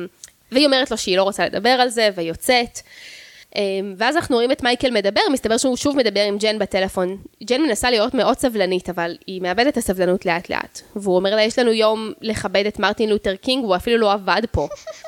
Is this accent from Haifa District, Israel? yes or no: no; Jerusalem, Jerusalem District, Israel; אני גדלתי בירושלים